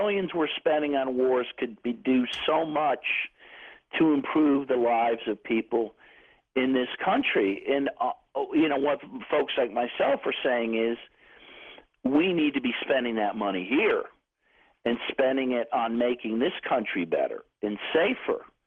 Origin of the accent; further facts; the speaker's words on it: Cincinnati, Ohio, United States; I grew up in Cincinnati, Ohio. I went to Catholic schools my whole life.